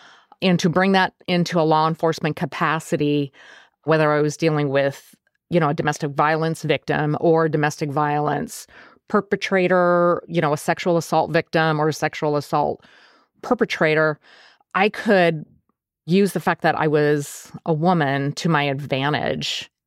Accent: Nome, Alaska, United States; I was born and raised in Alaska. I was born in Nome, Alaska.

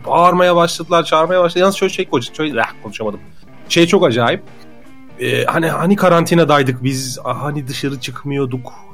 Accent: Ankara, Turkey; now in Istanbul, Turkey; Ankara'da büyüdüm. O yüzden daha çok kar görüyordum ben ama...

